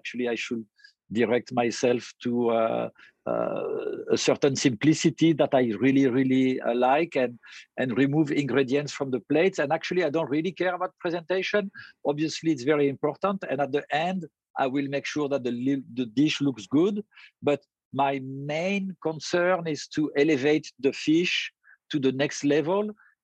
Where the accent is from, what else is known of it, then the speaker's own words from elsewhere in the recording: the South, France; English is a second language; now in United States; And Gilbert was from Brittany and I was from the South.